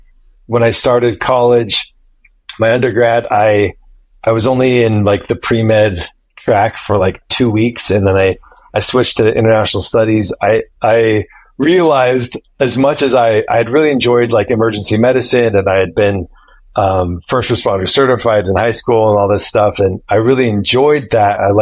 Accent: Bountiful, Utah, United States; so I grew up in Bountiful Utah, and I was always very interested in storytelling.

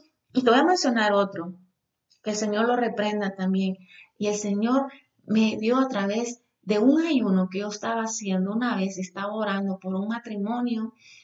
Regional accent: Nicaragua; Por ejemplo, yo soy de Nicaragua

